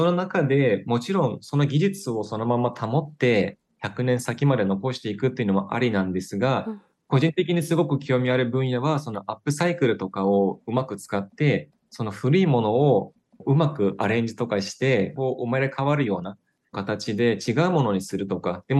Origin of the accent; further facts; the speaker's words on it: Turkey; first language Turkish; Japanese is a second language; 母国語はトルコ語ですので、まあ、日本語はちょっと後で勉強したっていう感じですね